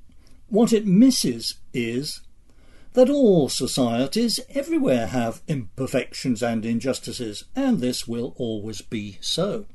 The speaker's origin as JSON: {"language": "English", "region": "England", "country": "United Kingdom", "tie": "born or raised there", "moved": "yes", "lives_now": "United States", "said": "I grew up in England. I didn't actually get here until 1973."}